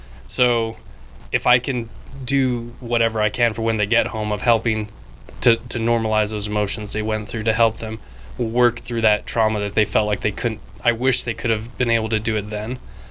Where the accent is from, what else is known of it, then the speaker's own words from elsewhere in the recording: Wyoming, United States; So, like I said, I am from Wyoming